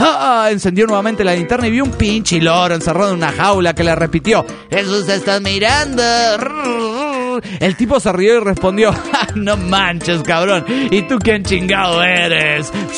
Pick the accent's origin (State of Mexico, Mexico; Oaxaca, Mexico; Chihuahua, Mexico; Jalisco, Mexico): Jalisco, Mexico; Guadalajara; de Guadalajara, Jalisco, México.